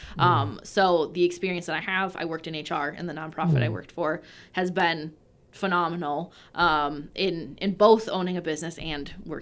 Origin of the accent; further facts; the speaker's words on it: Seymour, Wisconsin, United States; I was born and raised in Wisconsin, okay. A small town close to Green Bay, Seymour, home of the hamburger.